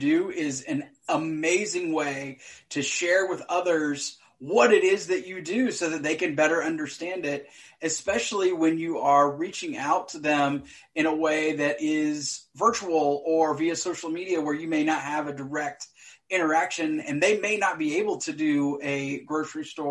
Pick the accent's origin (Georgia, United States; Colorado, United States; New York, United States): Georgia, United States; Atlanta; It's kind of like when I grew up in Atlanta, I was there as it went from native to out of town, you know, people that had moved.